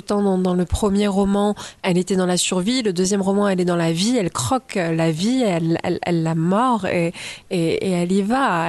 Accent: Toul, Grand Est, France; born there; Oui, alors je suis née à Toul et j'ai fait le cours Florent à l'âge de 16 ans, Romy à 19 ans.

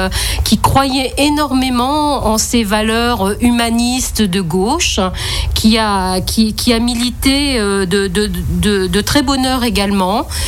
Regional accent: Chartres, Centre-Val de Loire, France; born there; now in Avallon, France; Et je suis née à Chartres, au pays de Jean Moulin, où il y a une merveilleuse cathédrale. Et ma famille est d'origine bretonne.

